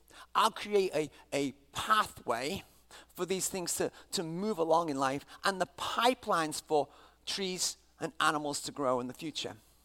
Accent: England, United Kingdom; I can't really do it because I'm English

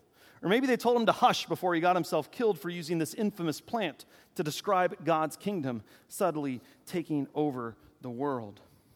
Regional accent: Texas, United States; I grew up in Southeast Texas, and every year we drove to either Florida or South Carolina to visit family.

